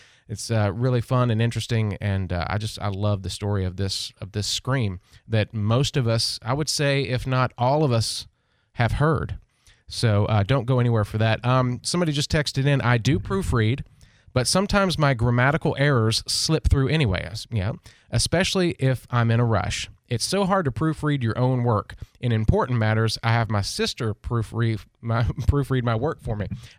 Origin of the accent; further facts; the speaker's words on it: Nashville, Tennessee, United States; also born or lived in Auburn, Alabama; I grew up on Schlotzky's in Nashville. Oh, my gosh. If we had a Schlotzky's deli here, I would be so happy.